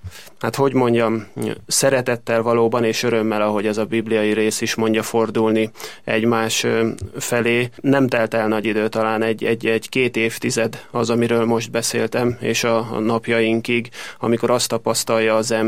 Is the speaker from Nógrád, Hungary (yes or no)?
no; Szergény, Vas, Hungary; Jó magam, egy kis nyugat-dunántúli faluban születtem, nevelkedtem, onnan érkeztem, a Gyagos Szergény a településnek a neve